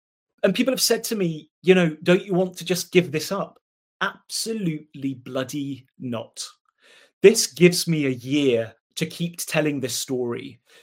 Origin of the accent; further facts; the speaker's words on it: United Kingdom; now in Islington, United Kingdom; I'm British Jordanian.